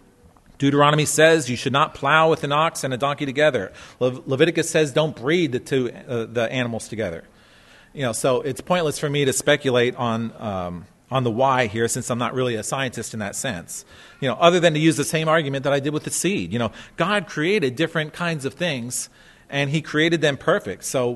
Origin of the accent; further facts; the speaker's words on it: Pennsylvania, United States; although I grew up in Pennsylvania